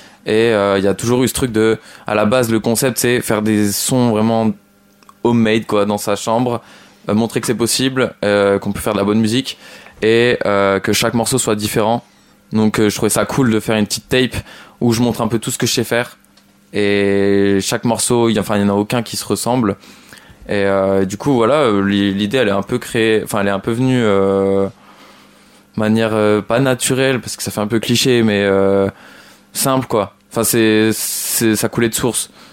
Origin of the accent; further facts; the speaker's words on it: Besançon, Bourgogne-Franche-Comté, France; je suis de Besançon à la base, je suis venu à Dijon pour faire mes études